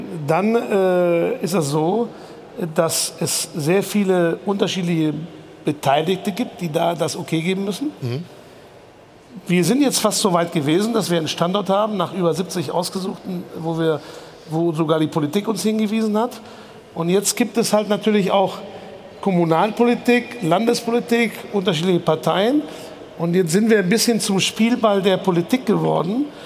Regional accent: Spain; German is a second language; moved away as an adult; now in Germany; ich ja mich auch als Spanier und emotionaler Spanier versuche, seit vielen Jahren lebe ich in Deutschland

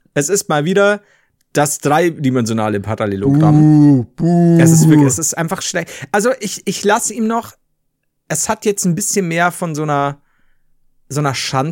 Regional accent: Bavaria, Germany; Als Bayer fühle ich mich gerade ein bisschen verarscht.

